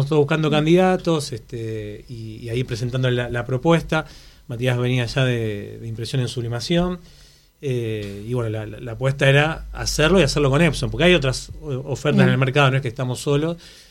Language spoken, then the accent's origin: Spanish; Argentina; Pero nosotros, como ven argentinos, queremos ganar en todo